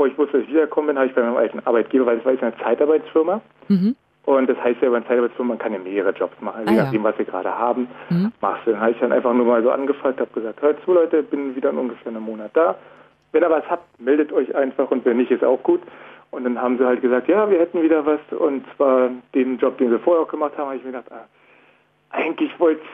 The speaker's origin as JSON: {"language": "German", "region": "Berlin", "country": "Germany", "said": "weil er kommt nicht aus Berlin, ich komme aus Berlin."}